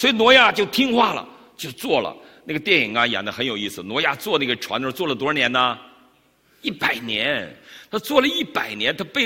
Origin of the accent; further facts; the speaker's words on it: China; 因为有人说气话都会说这种话，我们中国人，对不对？